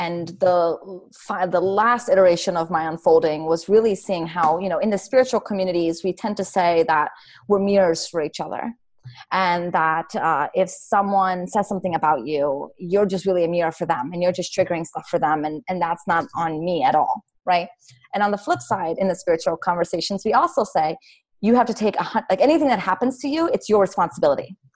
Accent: United States; Yeah, to me, the idea of adulting, I'm American, so I pronounce it differently than you

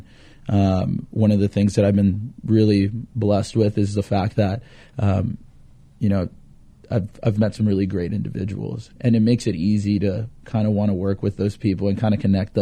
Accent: Texas, United States; I'm originally from South Texas. Never envisioned myself being called a professional. but no, I grew up in South Texas, ended up going to school up at Sam Houston State University.

